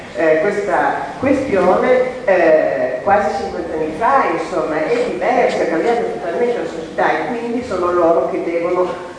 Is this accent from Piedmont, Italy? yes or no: yes; Turin, Piedmont, Italy; io vengo da Torino